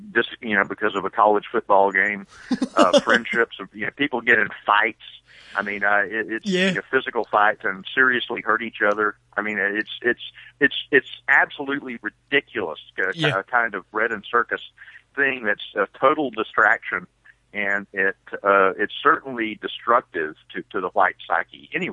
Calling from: Alabama, United States; I'm in Alabama.

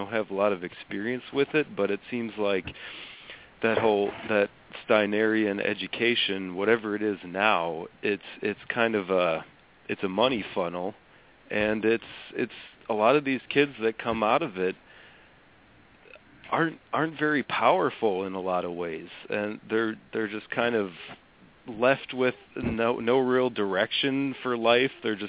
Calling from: Wisconsin, United States; Hey, Andrew. … in Wisconsin.

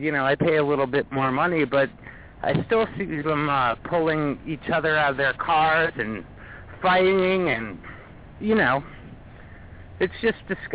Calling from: Washington, District of Columbia, United States; I was up here in my multicultural hellhole called D.C. doing my laundry in a cesspool.

